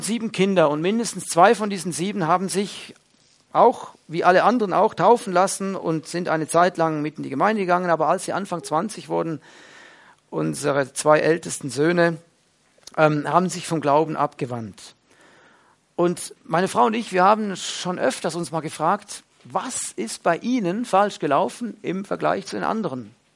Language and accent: German; German-speaking Switzerland, Switzerland; Sie waren nur 7 Jahre in der deutschen Schweiz, wo ich aufgewachsen bin